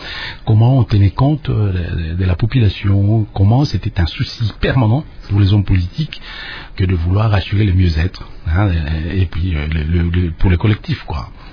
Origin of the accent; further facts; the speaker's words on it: Kinshasa, DR Congo; Oui, oui, c'est à Kinshasa en grande partie, hein, de toute façon.